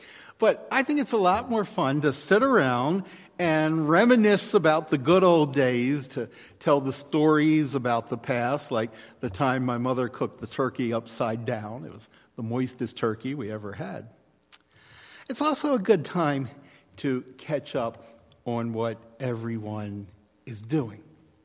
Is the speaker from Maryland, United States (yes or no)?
yes; Baltimore, Maryland, United States; In my hometown of Baltimore, among people such as Melanie and myself of German ancestry